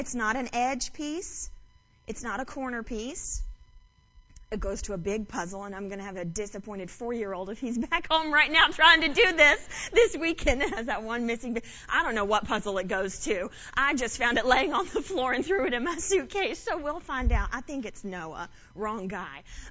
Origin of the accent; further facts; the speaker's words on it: North Carolina, United States; now in Tampa, United States; I am from Tampa, Florida. Well, from North Carolina, but live in Tampa, Florida